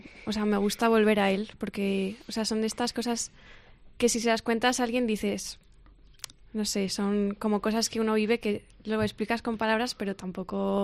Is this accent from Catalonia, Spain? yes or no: no; Tudela, Navarre, Spain; Yo, que soy de Tudela, que no estamos tan mal como en otros pueblos, ¿no? Que tienen que repartirse el sacerdote entre varios